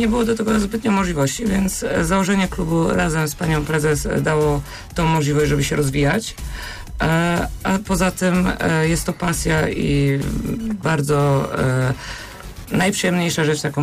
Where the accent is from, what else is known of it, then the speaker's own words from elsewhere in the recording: Siewolice, Lower Silesian Voivodeship, Poland; now in Poznań, Poland; bo nie pochodzę z Poznania.